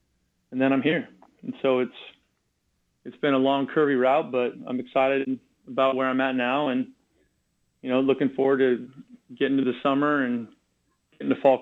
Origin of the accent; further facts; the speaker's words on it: California, United States; I grew up in the Bay, and I went to St. Francis High School here.